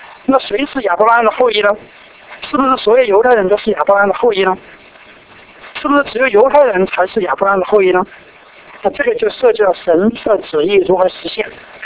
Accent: China; 为什么不拣选我们中国人呢？我们这么多，我们历史又这么悠久

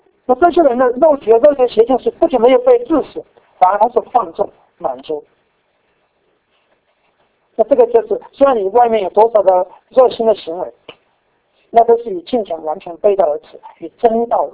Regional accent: China; 那我们是中国人，所以我们对中国最熟悉，

